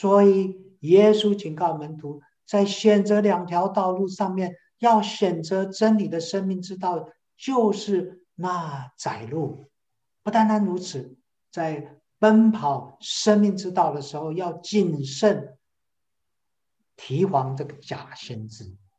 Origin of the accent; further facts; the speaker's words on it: Taipei, Taiwan; now in Chicago, United States; 我是一位从小在台北长大的一个城市的男孩，就是 City Boy。